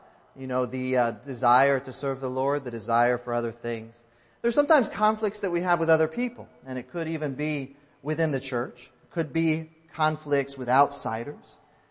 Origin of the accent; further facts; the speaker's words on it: New Jersey, United States; it's okay to recognize that I'm from New Jersey, that I'm an Anglo guy